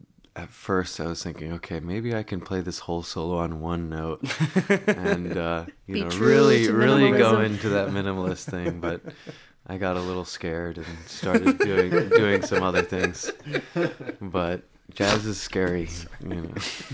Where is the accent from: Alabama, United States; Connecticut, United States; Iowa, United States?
Connecticut, United States; Hartford; Oh, I grew up in Hartford, Connecticut.